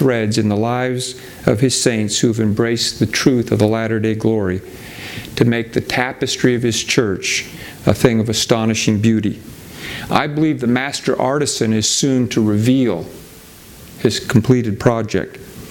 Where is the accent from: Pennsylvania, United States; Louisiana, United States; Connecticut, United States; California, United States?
California, United States; I grew up in California, where you find the giant redwood trees